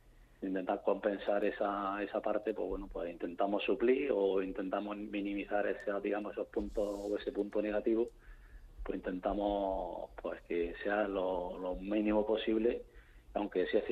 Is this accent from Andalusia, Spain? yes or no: yes; Andalusia, Spain; pues ya precisamente en mi tierra, en Andalucía